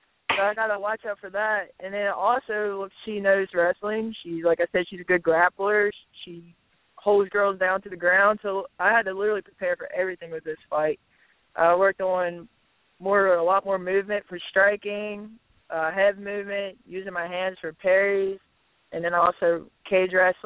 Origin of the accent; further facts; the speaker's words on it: Columbia, Missouri, United States; I mean, obviously I'm from Columbia, and it's right in the middle of Columbia